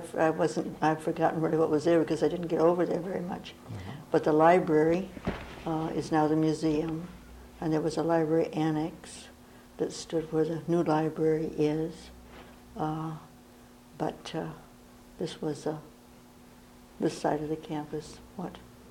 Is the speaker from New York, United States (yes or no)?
no; Flint, Michigan, United States; born there; Well, I was born in Flint, Michigan. So, of course, I graduated from Flint Central.